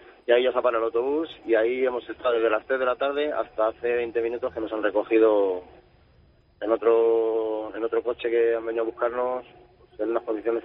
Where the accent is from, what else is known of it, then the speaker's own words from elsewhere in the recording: Guadalajara, Castilla-La Mancha, Spain; Yo, por ejemplo, vengo de Guadalajara, soy de la Peña Blas el Vikingo.